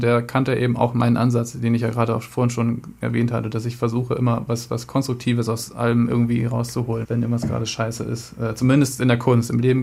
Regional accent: Lower Saxony, Germany; ich bin auf dem Bauernhof groß geworden in Ostfriesland, neben dem Fußballplatz. Bin jetzt Vegetarier und Musiker und wohne in der Stadt.

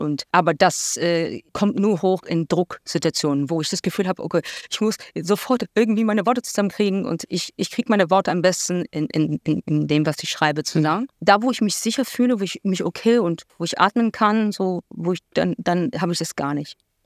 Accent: Berlin, Germany; born there; Ich bin in Berlin geboren.

